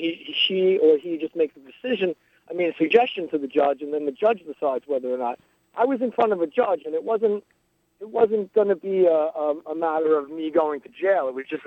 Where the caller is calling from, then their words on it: New York, United States; Hi, I'm from Suffolk County, and I had a case in the family courts here.